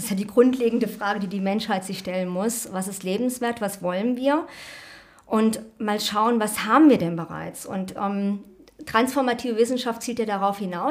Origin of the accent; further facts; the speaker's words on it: Berlin, Germany; das kann man als Berlinerin sagen, das hat wahrscheinlich jeder, der hier lebt